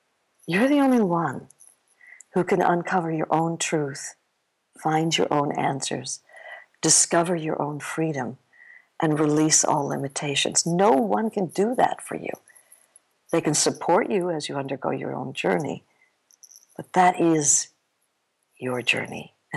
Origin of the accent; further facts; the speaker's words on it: New York City, New York, United States; I'm from New York City, but my mom lives in upstate New York, and she's 95.